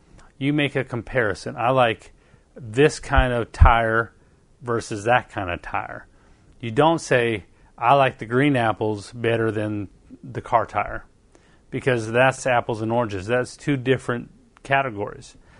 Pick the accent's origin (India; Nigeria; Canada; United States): Canada; Penticton, British Columbia; born there; I was born in Penticton, B.C. I was born 2 months early, 7 months.